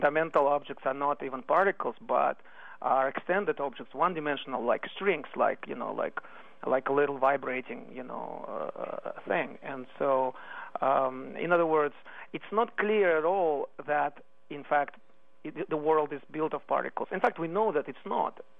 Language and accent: English; Moscow Oblast, Russia; English is a second language; I was a high school student growing up in Russia in a small town near Moscow.